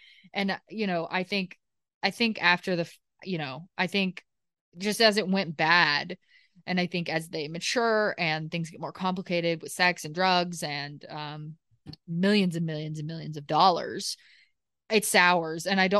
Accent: Deep South, United States; Christianity has had such a horrible negative impact on my life as a queer person growing up in the Deep South.

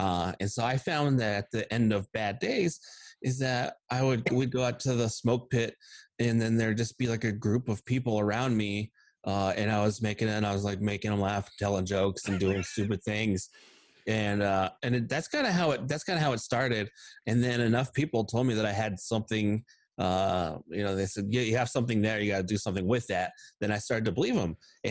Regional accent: Iowa, United States; moved away as an adult; also born or lived in Florida / Los Angeles; So I moved to Florida. I'm originally from Iowa, and then got out the Army, moved to Florida. Spent a couple years back in Iowa to be closer to family.

